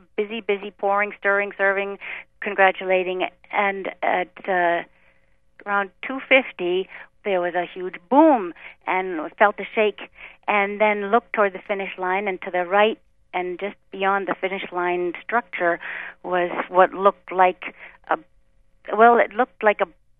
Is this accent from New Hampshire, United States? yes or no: yes; Jaffrey, New Hampshire, United States; from Jaffrey, New Hampshire